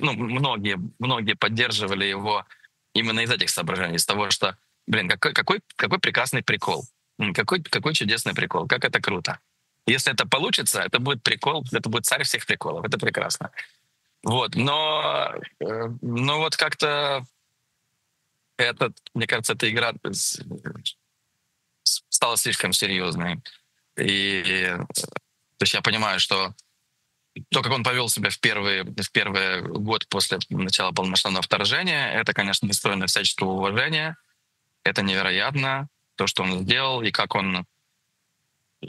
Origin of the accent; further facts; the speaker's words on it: Ukraine; moved away; Я не имею права, как украинец, который выехал, я не имею права так откровенно и объективно судить.